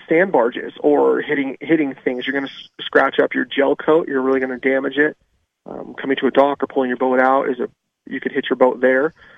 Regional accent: Portland, Oregon, United States; I'm from the Northwest in Portland, and we go out to the coast, and boats can go out there.

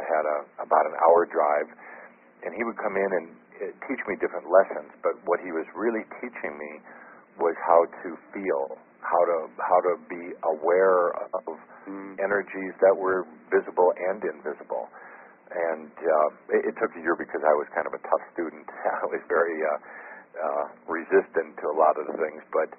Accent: Appleton, Wisconsin, United States; Linda and I grew up in the Midwest United States in a little town called Appleton, Wisconsin. And we were both born and raised Catholic.

